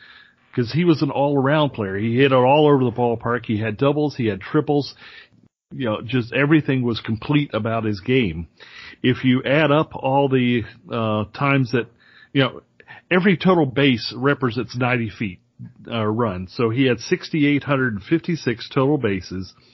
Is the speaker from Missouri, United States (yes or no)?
no; Orlando, Florida, United States; But the other was in my hometown of Orlando at Tinker Field